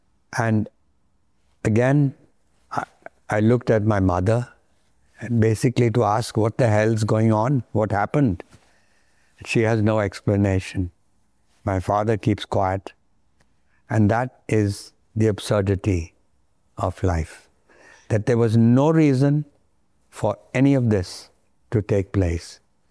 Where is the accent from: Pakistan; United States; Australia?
Pakistan; Faisalabad, Punjab; born there; Yes, I was born in Lalpur. Lalpur, of course, is now called Faisalabad.